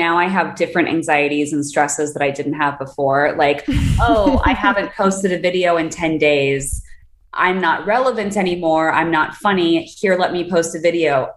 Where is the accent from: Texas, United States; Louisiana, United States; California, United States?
California, United States; Los Angeles; And I grew up on Larchmont.